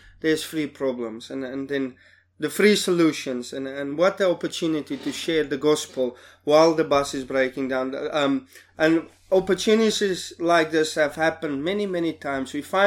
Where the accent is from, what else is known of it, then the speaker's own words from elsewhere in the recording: South Africa; I'm from South Africa.